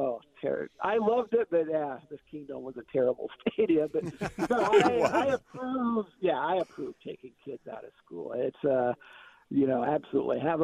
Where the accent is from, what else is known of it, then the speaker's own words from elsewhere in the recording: Seattle, Washington, United States; Well, I grew up in Seattle